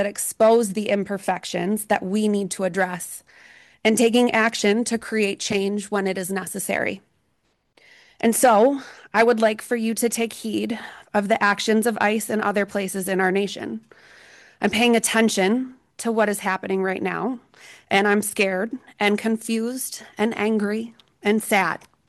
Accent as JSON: {"language": "English", "town": "Painted Post", "region": "New York", "country": "United States", "said": "I am from Painted Post."}